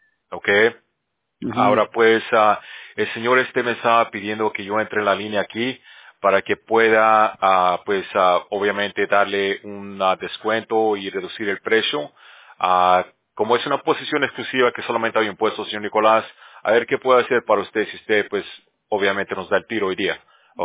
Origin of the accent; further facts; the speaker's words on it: Bolivia; yo también, yo soy de Bolivia, yo también hablo español, pues sí, es que prefiero español